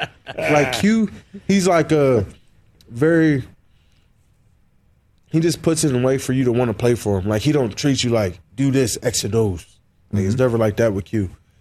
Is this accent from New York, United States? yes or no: no; Harrisburg, Pennsylvania, United States; Harrisburg, PA.